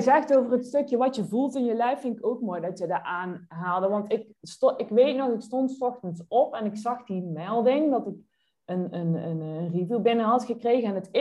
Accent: North Brabant, Netherlands; accent: Brabant; zit nu te wachten op mijn Brabantse accent

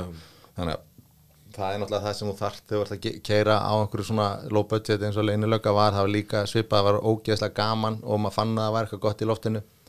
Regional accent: Reykjavik, Capital Region, Iceland; Já, já, ég er náttúrulega úr Breiðholtinu sko.

